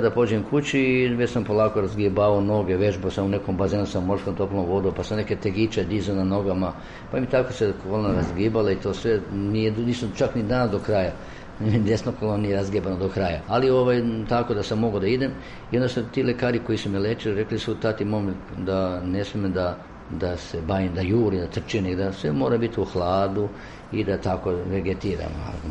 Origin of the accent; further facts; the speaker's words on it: Kutina, Sisak-Moslavina County, Croatia; ja sam iz Kutine došao